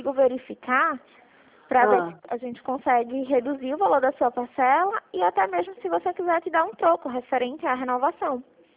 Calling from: Recife, Pernambuco, Brazil; De Recife.

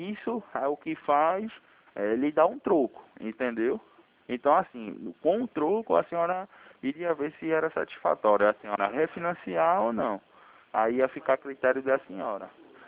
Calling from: Recife, Pernambuco, Brazil; Não, eu sou de Belém, não. Eu falo de Recife.

